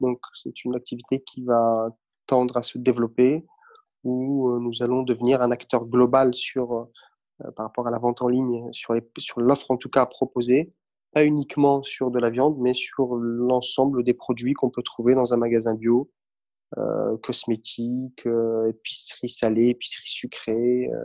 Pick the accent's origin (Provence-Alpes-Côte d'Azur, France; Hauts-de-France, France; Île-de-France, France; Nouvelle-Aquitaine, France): Hauts-de-France, France; je suis un ch'ti, je suis né dans le nord de la France, où j'ai passé mes 20 premières années. J'ai aujourd'hui 41 ans